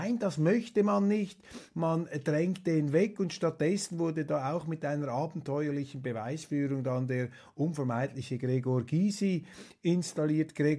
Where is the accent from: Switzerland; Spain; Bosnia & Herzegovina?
Switzerland; Da halte ich mich immer etwas zurück als Schweizer, denn wir Schweizer haben ja keine Vorstellung davon, was es heißt, in so einem Staat überleben zu müssen.